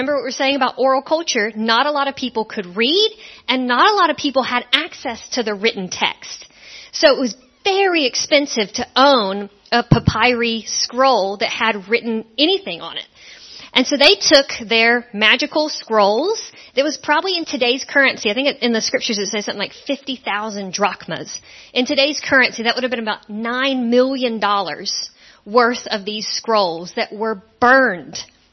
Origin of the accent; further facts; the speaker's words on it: Georgia, United States; also born or lived in California / Scotland; notice from my accent, this is not my home, not originally. So originally I'm from Georgia in the United States. That's where Matt and I met and married. Then we moved to California. We lived there for about 9 years to do seminary together.